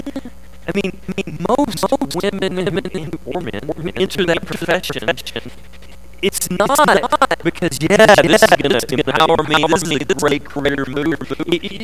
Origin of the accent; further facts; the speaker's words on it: United States; as an American, as a historian